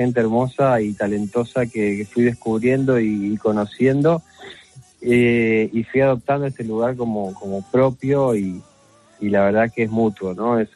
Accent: Uruguay; Estuve haciendo conciertos en Uruguay, en mi país

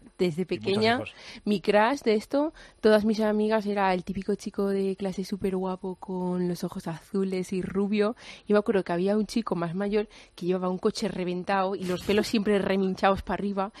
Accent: Valencian Community, Spain; yo soy valenciana y toda la vida

